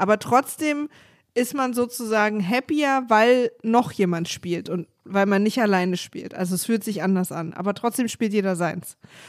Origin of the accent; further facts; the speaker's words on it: Berlin, Germany; Ich denke gerade so als Berlinerin, weil hier keiner Wohnung findet.